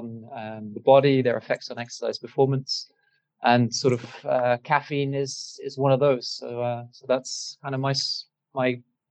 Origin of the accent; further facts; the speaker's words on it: Belgium; moved away as an adult; now in United Kingdom; So I was born and raised in Belgium, ended up going to the UK for my undergraduates